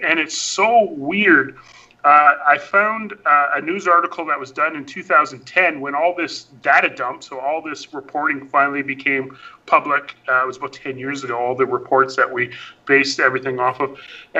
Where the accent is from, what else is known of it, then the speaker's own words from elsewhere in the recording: Hay River, Northwest Territories, Canada; In fact, there's listening stations in my hometown of Hay River.